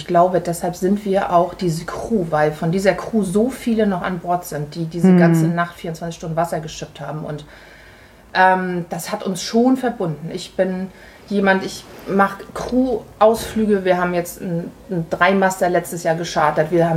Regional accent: Germany; ich bin in der DDR aufgewachsen unter sehr strengen Regeln, muss ich sagen.

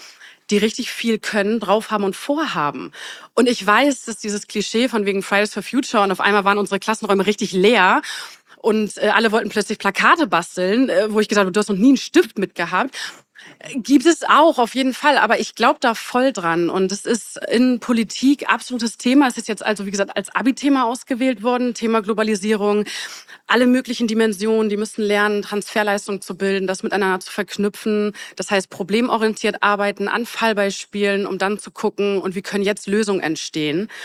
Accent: Bremerhaven, Bremen, Germany; Ich komme aus Bremerhaven, aber mir geht's gut.

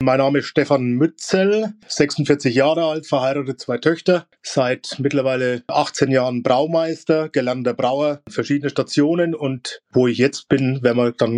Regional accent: Wülfershausen, Bavaria, Germany; Also ich bin aus dem Landkreis Schweinfurt, die Ortschaft heißt Wülfershausen und ja, knappe 500 Einwohner

